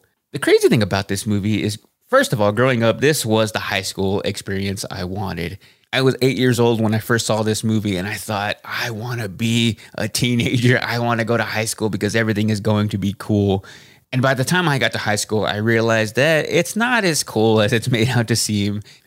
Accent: Waxahachie, Texas, United States; I knew I wanted to get out of Waxahachie, Texas, my hometown, because for me, I just needed to see the world a little bit more.

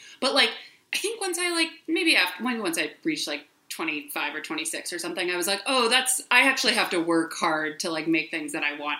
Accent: Chicago, Illinois, United States; also born or lived in New York; now in Los Angeles, United States; I grew up in Chicago. I went to school on the East Coast, lived in New York for a little bit, then lived in Chicago again in my 20s, and then I moved out to LA a few years ago.

